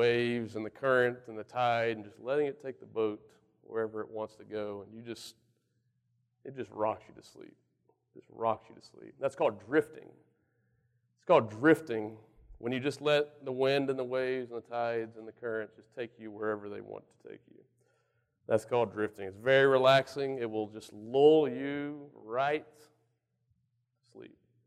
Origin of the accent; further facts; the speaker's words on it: Galveston, Texas, United States; Growing up, I spent a lot of time on the water. I grew up near Galveston. I'm from a multi-generational family of fishermen.